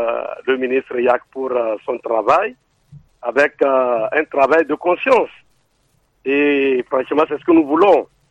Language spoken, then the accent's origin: French; Togo